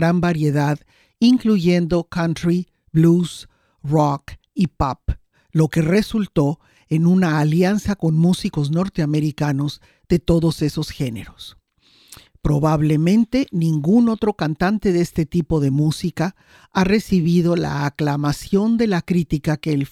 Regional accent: Mexico City, Mexico; moved away as an adult; now in United States; Yo, que crecí en la Ciudad de México, les puedo decir que no supe del … hasta que llegué a Estados Unidos en 1979

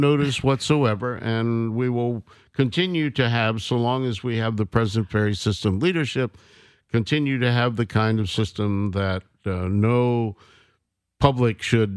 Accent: the South, United States; what you and I grew up with gizzards in the South.

